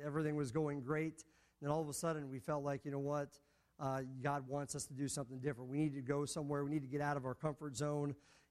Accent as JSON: {"language": "English", "region": "Rhode Island", "country": "United States", "tie": "born or raised there", "said": "So I grew up in Rhode Island my whole life."}